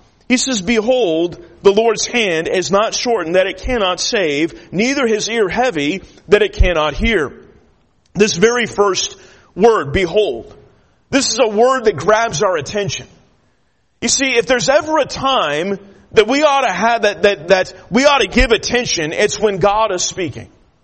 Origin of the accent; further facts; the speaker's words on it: California, United States; also born or lived in Kansas; I'm a big baseball fan, and I grew up in California, but I was actually born in Kansas, and my grandpa was a big Kansas City Royals fan